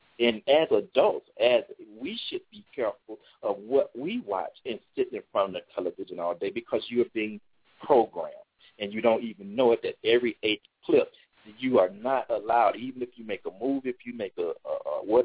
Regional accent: the South, United States; I grew up in the South. We knew nothing about black history.

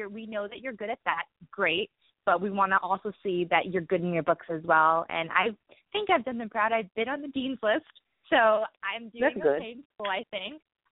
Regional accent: Westport, Connecticut, United States; So I used to be part of a choir back close to my hometown in Westport, Connecticut.

